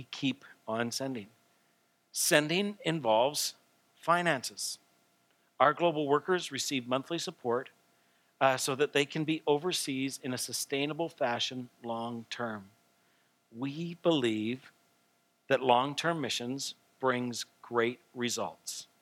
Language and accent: English; Canada; Yes, I am Canadian.